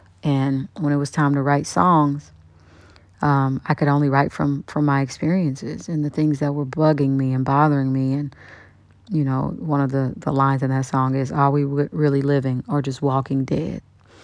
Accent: Kansas City, Kansas, United States; And I'm from Wyandotte County, Kansas City, Kansas, and Kansas City, Missouri is like 5 minutes away. It's like a bridge separates us.

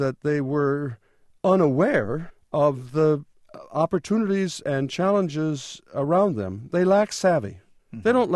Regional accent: Port Clinton, Ohio, United States; born or raised there

